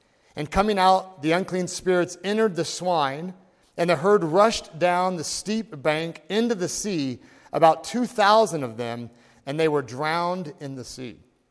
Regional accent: Indiana, United States; now in Eugene, United States; we came from Indiana, the middle of Indiana, so kind of we call it Middle Earth if you're from the from that area. Life is very different where I grew up compared to Eugene.

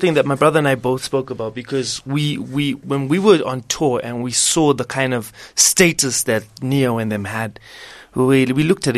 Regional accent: Zimbabwe; also born or lived in Malawi; We were born in Malawi, but we were raised in Zimbabwe.

